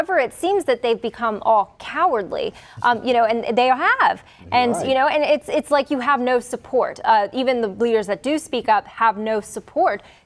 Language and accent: English; Delaware, United States; I'm from Delaware, and we're number 5 in the nation in heroin overdoses.